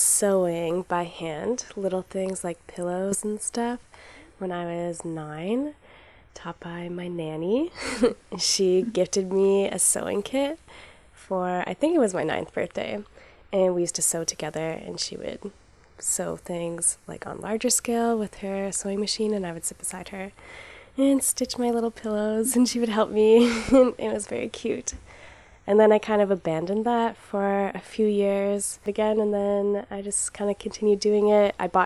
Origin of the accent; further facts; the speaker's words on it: Guelph, Ontario, Canada; I was born and raised in Guelph, so it was nice to kind of go back to that.